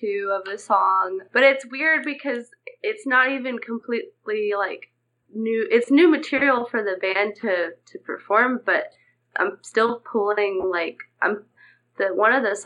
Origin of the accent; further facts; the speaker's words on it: Texas, United States; Oh, yeah. We're from Texas.